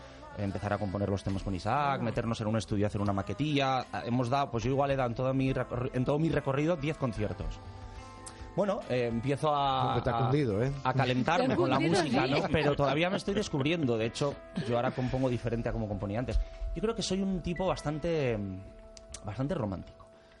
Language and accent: Spanish; Bilbao, Basque Country, Spain; now in Madrid, Spain; Yo no soy de Madrid, yo soy de Bilbao, vine hace 13 años a Madrid.